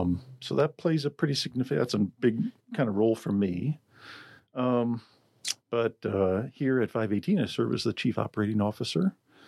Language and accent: English; Illinois, United States; now in Philadelphia, United States; We moved from Illinois. I grew up in a small farming town in Illinois. Moved to Philadelphia, where my wife was from.